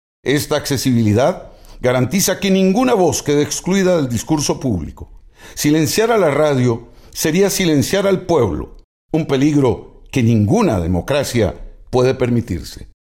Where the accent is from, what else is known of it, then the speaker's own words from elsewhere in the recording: Costa Rica; pero sobre todo como costarricense